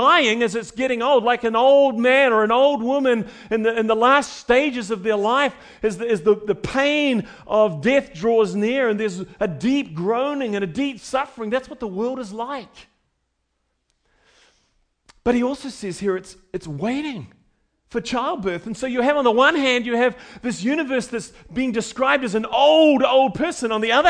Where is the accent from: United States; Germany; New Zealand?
New Zealand; Well, I'm a Kiwi, I'm a New Zealander, so I got a little longer, hopefully.